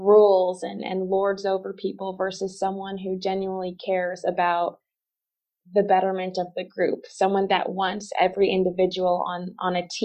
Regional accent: Missouri, United States; I'm born and raised in mid-Missouri. I have a wonderful family. I'm the oldest of three kids

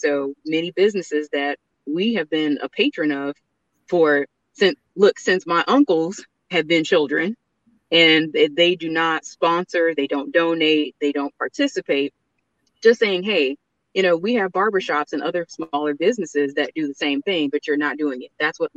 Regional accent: Muskegon Heights, Michigan, United States; And I grew up in Muskegon Heights and right there on Peck and then Reardon.

